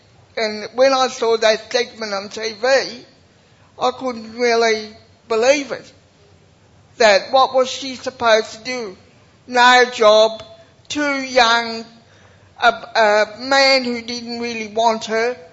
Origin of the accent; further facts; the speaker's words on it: Cobram, Victoria, Australia; I come all the way from Cobram.